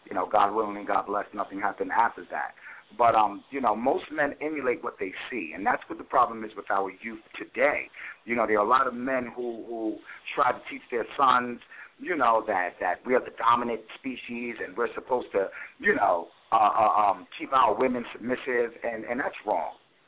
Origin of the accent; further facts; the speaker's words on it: Bronx, New York, United States; In our community, you know, from the BX, I'm originally from the Bronx, stand up BX